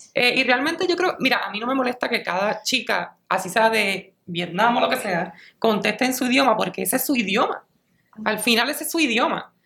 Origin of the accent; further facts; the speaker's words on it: Puerto Rico; esa es una de las cosas que nosotros como puertorriqueños, en general